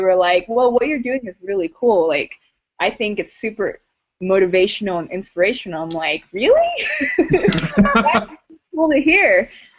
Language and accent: English; California, United States; now in Idaho, United States; because it's also Idaho. I came from California. There's, to me, fewer things to do here.